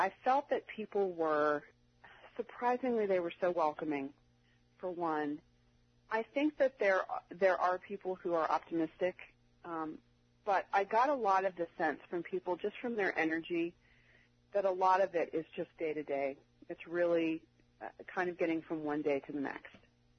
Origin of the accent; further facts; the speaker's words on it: United States; there was any animosity towards me as an American or as a foreigner from Afghans.